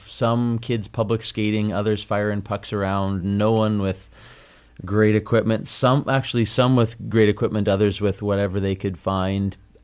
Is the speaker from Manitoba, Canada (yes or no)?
yes; Manitoba, Canada; And yeah. I'm from Manitoba. I should be able to handle that kind of thing